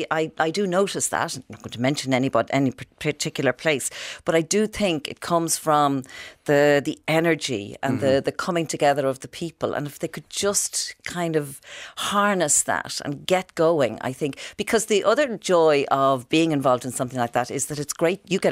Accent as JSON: {"language": "English", "town": "Clondalkin", "region": "Leinster", "country": "Ireland", "tie": "born or raised there", "said": "I love Clondalkin. I taught in Clondalkin. I was born, bred and buttered in Clondalkin."}